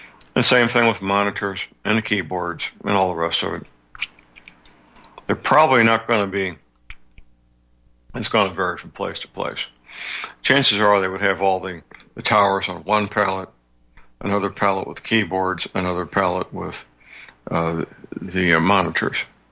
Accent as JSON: {"language": "English", "region": "Missouri", "country": "United States", "tie": "born or raised there", "said": "I only know about Missouri's because that's my home state."}